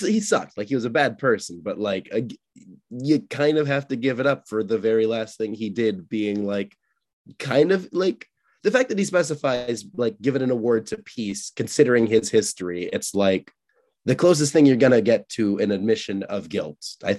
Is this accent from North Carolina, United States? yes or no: no; Michigan, United States; I'm from Michigan. I can say that.